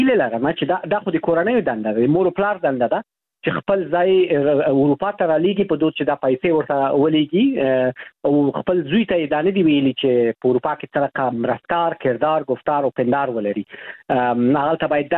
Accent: Afghanistan; now in Europe; زه د افغانستان یم

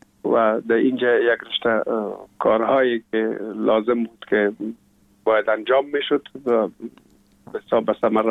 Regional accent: Kabul, Afghanistan; also born or lived in Pul-e Khumri; من در شهر پلخمری به دنیا آمدیم، یعنی در ولایت بغلان شهر پلخمری، و تا یک سالگی را من هم در موش گذاشتندیم. بعد از او جاب کار بابیم حساب در کابل میکرد و انتقال کرد به اینجا. ما هم امرای مادرم با بابیم یا پدرم آمدیم به کابل

